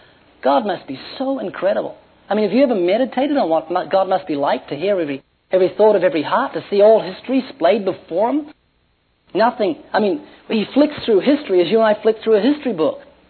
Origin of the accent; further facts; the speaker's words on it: New Zealand; I'm from New Zealand.